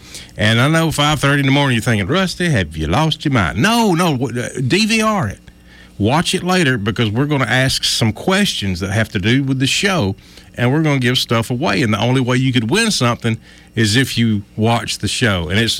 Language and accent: English; United States; I can say this because I'm from Elmore County.